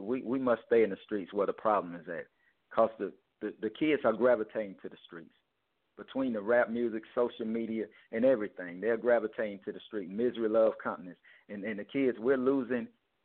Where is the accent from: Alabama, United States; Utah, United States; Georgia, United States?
Georgia, United States; College Park; From Old National, where I grew up in College Park, to any neighborhood.